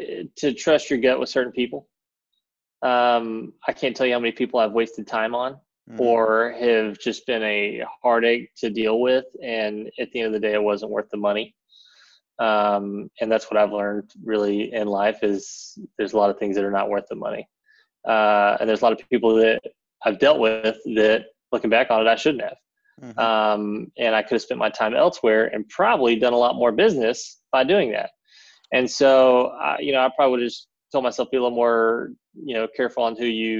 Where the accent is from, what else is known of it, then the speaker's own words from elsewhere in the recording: Texas, United States; Well, I'm from Texas, so it's country.